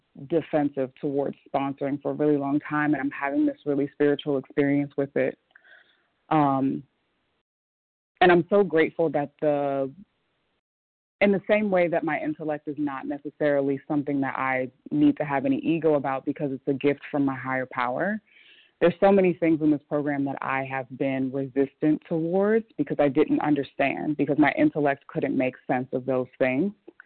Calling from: Philadelphia, Pennsylvania, United States; I'm in Philadelphia.

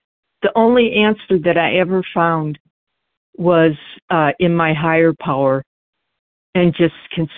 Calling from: Georgia, United States; I don't know why this is the hardest part, is just saying my name and where I come from. But anyways

